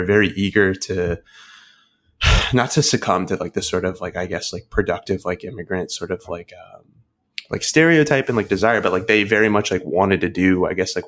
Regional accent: United States; As an American, I thought that that was, like, very funny

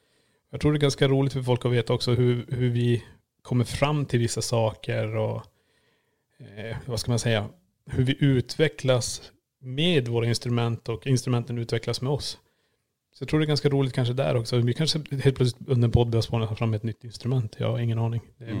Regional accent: Kiruna, Norrbotten County, Sweden; vi var ju lompisbarn. Vi bodde, vad ska man säga, var är den fattigare delen? i Kiruna.

